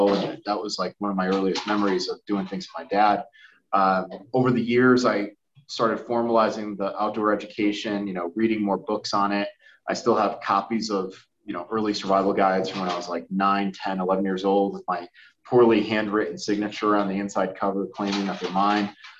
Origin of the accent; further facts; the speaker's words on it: Bristol, Connecticut, United States; So I grew up in Bristol, Connecticut. That's my hometown.